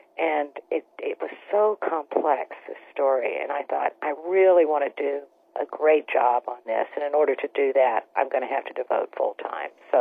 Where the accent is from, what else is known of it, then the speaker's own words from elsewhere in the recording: Florida, United States; I'm from Florida, and I don't know anything about basketball.